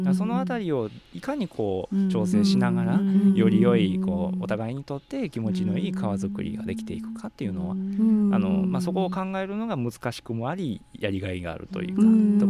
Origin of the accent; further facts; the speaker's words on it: Hirakata, Osaka, Japan; やっぱり僕も枚方生まれの枚方育ちなんですけれども